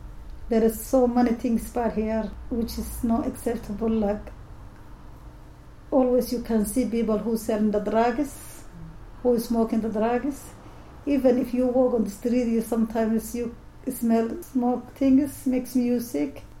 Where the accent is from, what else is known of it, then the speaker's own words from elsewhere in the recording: Somalia; English is a second language; now in United Kingdom; The problem is that my kids, they are British, and I'm from Somalia. So we have 2 different cultures, different language.